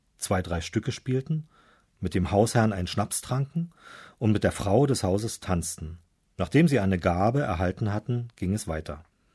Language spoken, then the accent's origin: German; Germany; obwohl ich als Kind in der DDR Briefmarken gesammelt habe.